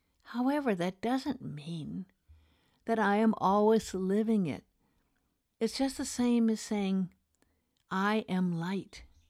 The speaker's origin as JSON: {"language": "English", "town": "Beverly Hills", "region": "California", "country": "United States", "tie": "born or raised there", "said": "I grew up in Beverly Hills. There were so many people who had so much"}